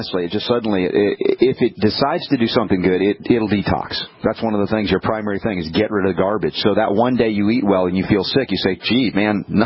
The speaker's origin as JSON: {"language": "English", "region": "New York", "country": "United States", "tie": "born or raised there", "said": "Now, at the time, you know, growing up in New York, the doctors, I was a medical family, they put me on baby formula."}